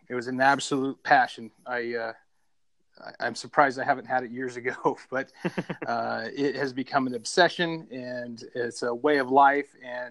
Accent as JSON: {"language": "English", "town": "Orem", "region": "Utah", "country": "United States", "tie": "born or raised there", "said": "I'm from Orem, Utah. And I actually did not grow up in the hunting world. I've always wanted to, but I actually grew up in Orem"}